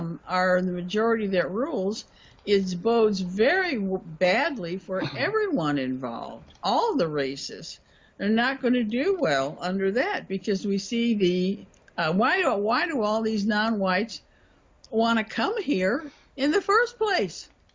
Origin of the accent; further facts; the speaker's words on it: United States; but we're so far into it in the United States, and I'm an American, and I'm not going to change that, certainly, and not at my age.